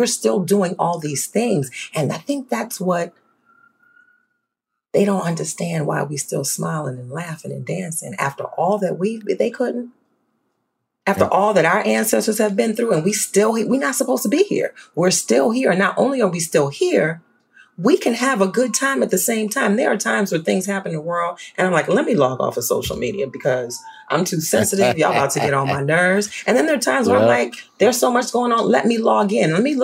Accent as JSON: {"language": "English", "town": "New Orleans", "region": "Louisiana", "country": "United States", "tie": "born or raised there", "said": "So I grew up in New Orleans, and what you should know about New Orleans is that there's a long history of color-coded racial ideology, right?"}